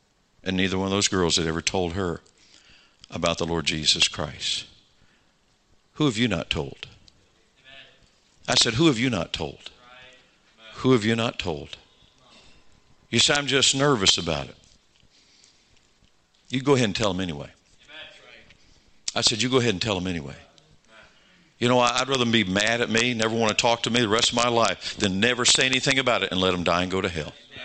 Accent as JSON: {"language": "English", "region": "Georgia", "country": "United States", "said": "I'm from Georgia. I'm a Georgia Bulldog fan."}